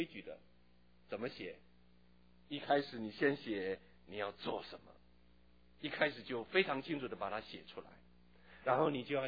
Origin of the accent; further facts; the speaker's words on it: Taitung, Taitung County, Taiwan; 我在台东长大